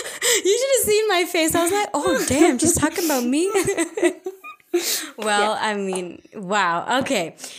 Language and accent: English; India; We are Indian postgrads in psychology, one among those that actually can't read your mind.